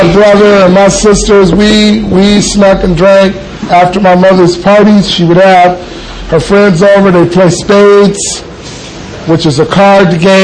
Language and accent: English; Los Angeles, California, United States; I grew up in the Jordan Downs Housing Project in Watts, over off 103rd and Grape Street.